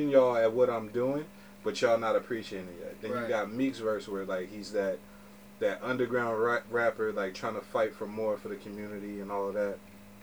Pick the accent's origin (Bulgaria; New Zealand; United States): United States; Philadelphia, Pennsylvania; I'm from Philly, so this is a hard street rapper.